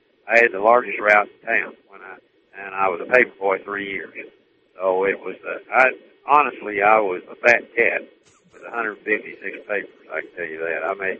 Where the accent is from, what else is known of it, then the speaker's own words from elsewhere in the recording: United States; Yeah, but Mark, I'm an American first.